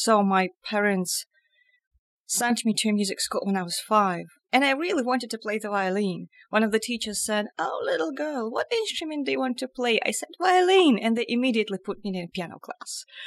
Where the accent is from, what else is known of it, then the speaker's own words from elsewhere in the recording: Moscow, Russia; Born and raised in Moscow.